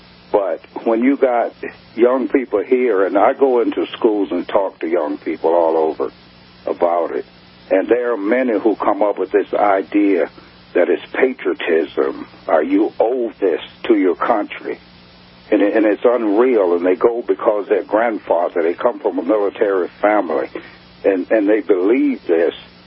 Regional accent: Mississippi, United States; No. I joined. I grew up in Mississippi.

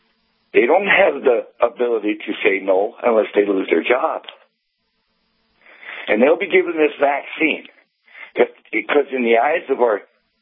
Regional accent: Wing, North Dakota, United States; Yeah, and I'm from Wing.

